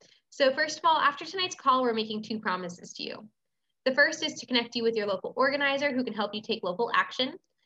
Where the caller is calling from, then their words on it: Washington, District of Columbia, United States; I'm a research specialist here at Citizens Climate Lobby. I'm joining from Washington, D.C.